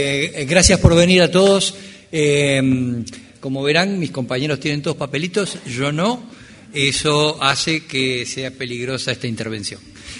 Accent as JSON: {"language": "Spanish", "country": "Uruguay", "said": "Me da la sensación de que a veces estamos con muy baja autoestima como uruguayos, ¿no?"}